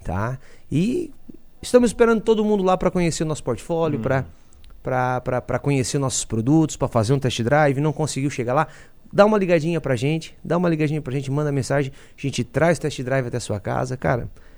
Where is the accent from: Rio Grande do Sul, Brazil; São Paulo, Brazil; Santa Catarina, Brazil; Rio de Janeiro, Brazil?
Santa Catarina, Brazil; Pedras Grandes; que eu sou de Pedras Grandes, eu sou de Orleans